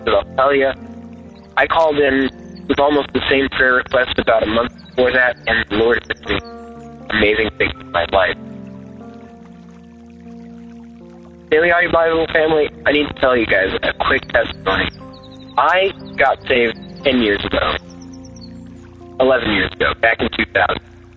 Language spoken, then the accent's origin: English; Los Angeles, California, United States; But I grew up in a town. I grew up in Los Angeles. There's churches everywhere.